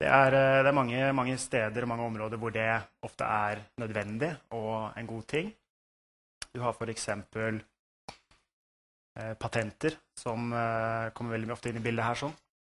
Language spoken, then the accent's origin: Norwegian; Eastern Norway, Norway; Jeg kommer fra Capgemini I Stavanger. Som dere kanskje hører, så jeg fra Østland originalt.